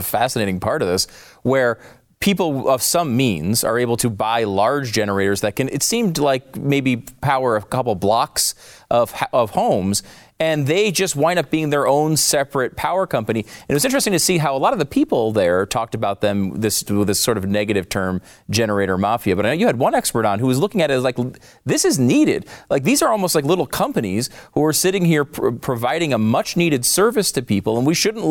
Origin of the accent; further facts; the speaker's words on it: United States; I think as an American, I think of, OK, we have electricity.